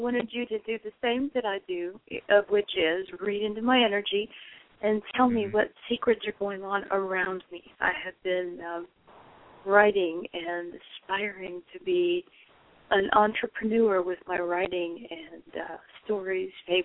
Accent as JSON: {"language": "English", "region": "Florida", "country": "United States", "said": "Florida. I'm from Florida."}